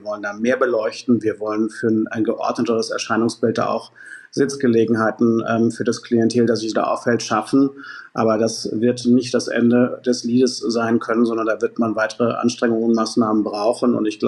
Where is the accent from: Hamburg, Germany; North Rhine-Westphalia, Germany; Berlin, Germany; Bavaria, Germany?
Hamburg, Germany; wenn ich durch mein Heimat Stadtteil Finkenwerder spazieren und flendern darf